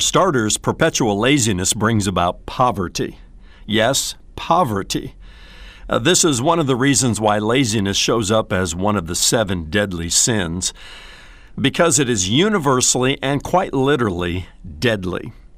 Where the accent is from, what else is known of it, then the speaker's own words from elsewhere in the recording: Indiana, United States; when I was growing up in Indiana, I often heard sermons about the dangers of smoking and drinking